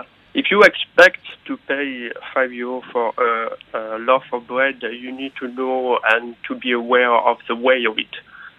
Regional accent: Nouvelle-Aquitaine, France; English is a second language; I'm from the Basque Country.

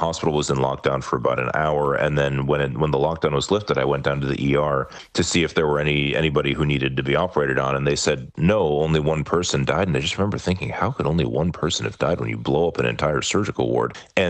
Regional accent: United States; For me, especially being an American, the major reaction that I have to all of this is that it's so completely preventable.

